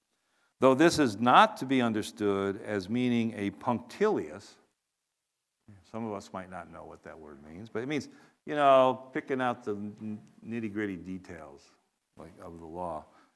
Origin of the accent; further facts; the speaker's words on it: Cleveland, Ohio, United States; now in Syracuse, United States; for me, I'm from Cleveland. They've never won a Super Bowl. So, unfortunately, I haven't remained that loyal to the Cleveland Browns. Living in Syracuse, I've sort of switched my loyalty to the Buffalo Bills